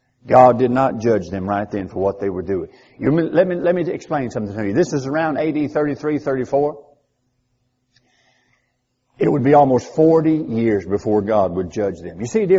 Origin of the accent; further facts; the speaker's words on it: United States; I'm a good human being. I'm an American.